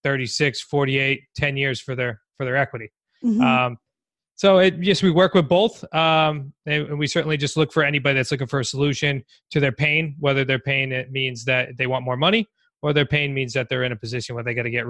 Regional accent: New England, United States; we're from New England. We talk fast. We move fast.

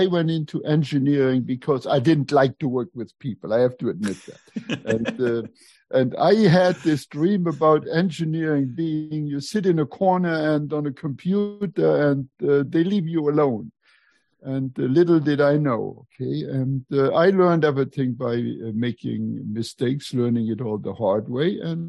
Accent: Luxembourg; first language Luxembourgish; English is a second language; moved away as an adult; also born or lived in Germany; I was born in Europe, which you may know from my accent. I was raised speaking Luxembourgish. I was born in Luxembourg, got my education in Luxembourg, and then I went to college in Germany. And so in Luxembourg, I learned German, I learned French.

